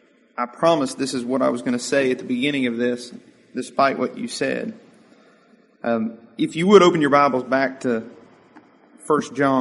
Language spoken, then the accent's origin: English; Ashland, United States; And I say, I'm from Ashland.